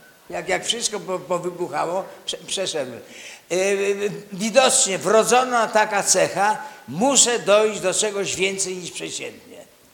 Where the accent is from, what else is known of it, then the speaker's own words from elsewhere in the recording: Grodno, Grodno Region, Belarus; moved away; ja pochodzę z bardzo biednej rodziny, z Grodna. Przeszedłem granicę, kiedy w tym czasie zakładano granicę.